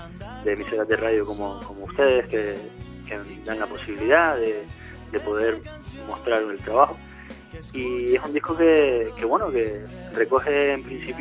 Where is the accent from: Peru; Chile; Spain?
Spain; Canary Islands; now in Leganés, Spain; También voy a tocar con bastante frecuencia a Canarias, que es mi tierra, ¿no? Yo soy canario, aunque estoy viviendo en Leganés ya desde hace un tiempo